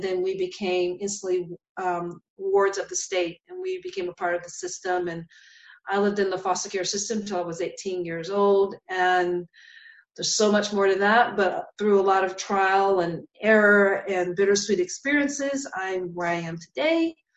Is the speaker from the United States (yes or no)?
yes; Boston, Massachusetts, United States; now in Layton, United States; So, I was born and raised in Boston, Mass. I currently live in Salt Lake City, Utah, actually Layton, Utah.